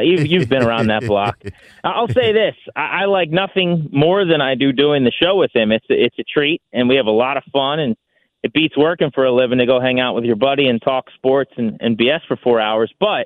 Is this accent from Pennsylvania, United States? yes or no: no; Virginia, United States; I'm a DC sports fan through and through, grew up, born and raised in Virginia, been here my whole life.